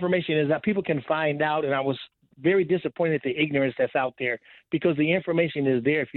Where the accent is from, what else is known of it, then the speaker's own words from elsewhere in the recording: Compton, California, United States; But, yeah … from Compton.